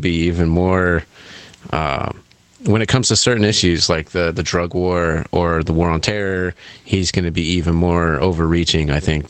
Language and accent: English; Indiana, United States; And of all people, I come from Indiana, and I, Governor Pence was the governor of Indiana.